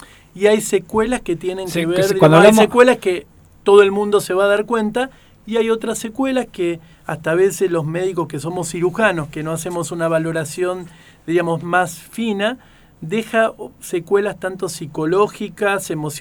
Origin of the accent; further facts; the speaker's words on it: Rosario, Santa Fe, Argentina; en Neuquén, sinceramente, digamos, yo me formé y soy rosarino